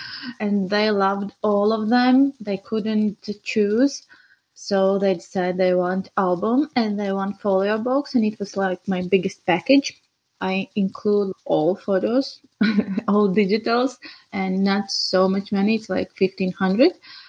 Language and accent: English; Riga, Latvia; I'm from Latvia, Riga.